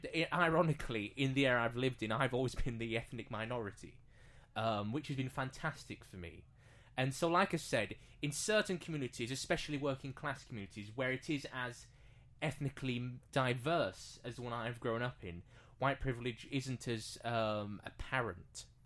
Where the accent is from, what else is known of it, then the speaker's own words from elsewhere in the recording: Bradford, Yorkshire and the Humber, United Kingdom; I'm from Bradford.